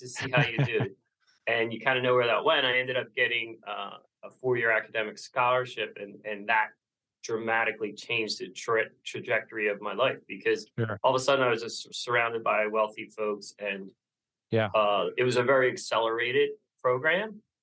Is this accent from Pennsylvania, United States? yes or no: yes; Philadelphia, Pennsylvania, United States; I'm from the Philadelphia area.